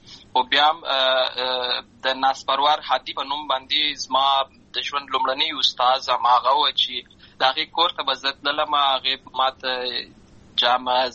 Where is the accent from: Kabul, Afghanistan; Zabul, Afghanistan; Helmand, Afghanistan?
Helmand, Afghanistan; Lashkar Gah; زه په اصل کې د اروزګان ولایت یم، اما زه په هلمند ولایت لشکرګاه کې پیدا شوی یم، همالته لوی شوی یم، همالته مې ښوونځی لوستی ده